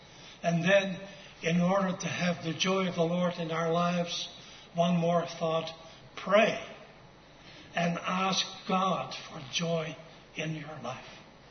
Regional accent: Netherlands; English is a second language; As a boy growing up in the Netherlands, my parents took my sister and me, regularly, by the way, to a place called Soestdijk.

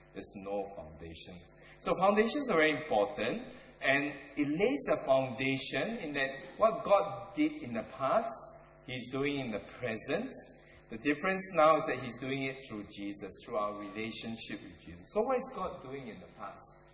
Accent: Singapore; I'm Singaporean, hello.

